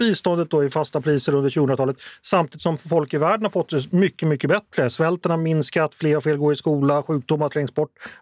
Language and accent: Swedish; Sweden; born there; jag är född i Sverige 1977.